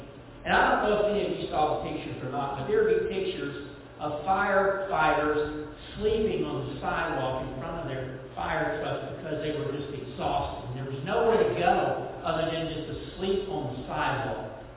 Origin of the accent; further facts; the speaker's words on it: Nashville, Tennessee, United States; And for a lot of us, and I grew up in Nashville, Tennessee, our family, we'd go at least once a year to Gatlinburg.